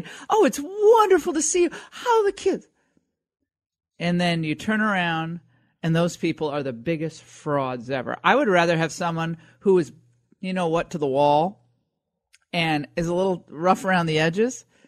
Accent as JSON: {"language": "English", "region": "New England", "country": "United States", "said": "I know it's because I'm from New England, and I hate the fact that so much of New England is lost."}